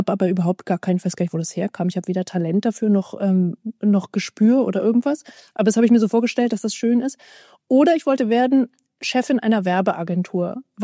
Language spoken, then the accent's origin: German; Bavaria, Germany; moved away as an adult; now in Berlin, Germany; bin ich nach Berlin gezogen, ich bin ja in Bayern aufgewachsen. Dann bin ich nach Berlin gezogen